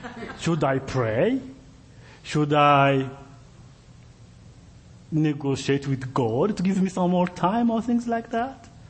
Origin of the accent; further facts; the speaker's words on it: Burundi; when I grew up in Burundi, I didn't have opportunities